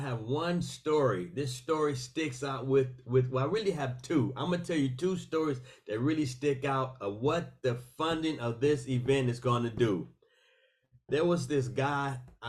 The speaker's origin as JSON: {"language": "English", "town": "Detroit", "region": "Michigan", "country": "United States", "said": "I'm from Detroit, Michigan."}